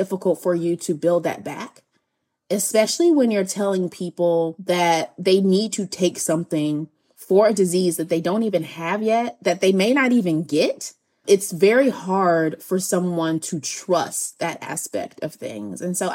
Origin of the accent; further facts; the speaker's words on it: Hillsborough, North Carolina, United States; I grew up in Hillsboro, North Carolina, which is a very small town in North Carolina.